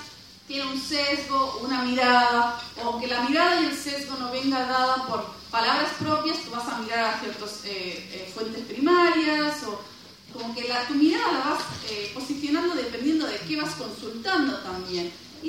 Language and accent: Spanish; Spain; Yo, por ejemplo, soy española